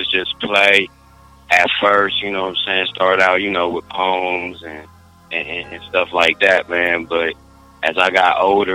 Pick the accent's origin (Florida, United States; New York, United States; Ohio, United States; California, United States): Ohio, United States; Columbus; I'm from Columbus, Ohio.